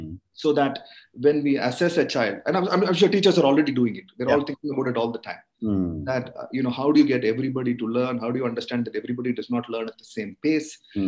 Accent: Chennai, Tamil Nadu, India; Growing up in Madras

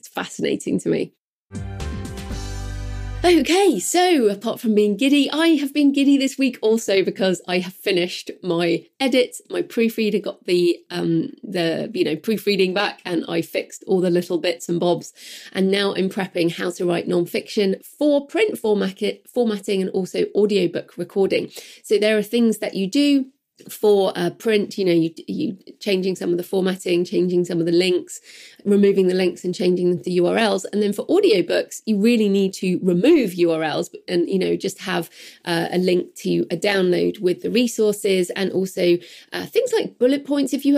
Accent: Chihuahua, Mexico; So funny that the University of Chihuahua was at the book fair. That's my hometown, which is cool.

